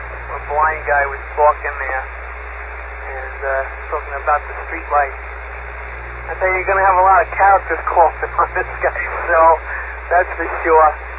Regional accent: California, United States; I'm from California, it's going to take at least a week

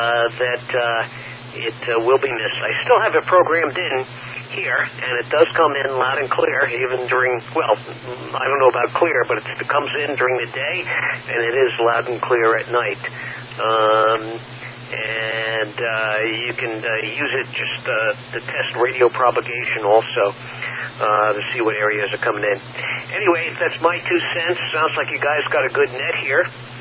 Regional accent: Westchester, New York, United States; now in Brewster, United States; I grew up in Westchester, just north of New York City, and always the station that I listened to, and listened to it as a kid also.

